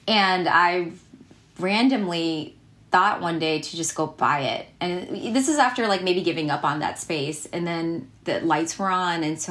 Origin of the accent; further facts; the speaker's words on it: United States; Like, this is my country. I'm American, and so I was always aware that even though I'm American, I'm always going to be considered like other, you know.